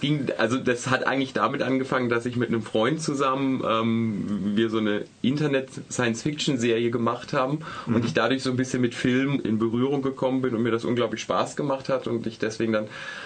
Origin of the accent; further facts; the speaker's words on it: Germany; also born or lived in Bavaria; Also geboren bin ich in Bayern, aber mein Vater war bei der Bundeswehr. Wir sind alle 2 Jahre umgezogen, deswegen bin ich in Gesamtdeutschland groß geworden. Deswegen kann ich nicht sagen, wo ich eigentlich herkomme.